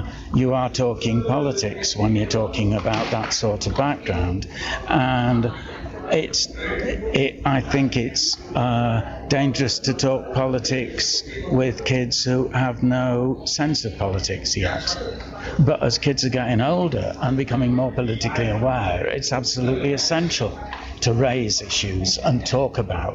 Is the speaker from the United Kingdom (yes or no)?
yes; Shipley, Yorkshire and the Humber, United Kingdom; born there; I was born here in Bradford. Well, I was born in Shipley, actually, to be precise.